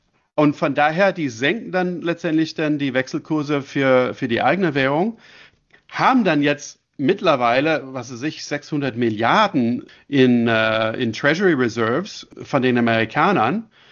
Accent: Ontario, Canada; ich bin gebürtiger Kanadier, ich komme eben aus der Nähe von Toronto.

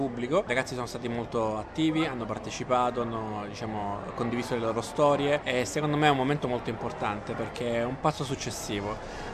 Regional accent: Sicily, Italy; accent: Sicilian; now in Sydney, Australia; Quella non si può scordare, voglio dire, anche dal mio accento lo sentirete, non se ne andrà mai, e di quello sono molto fiero.

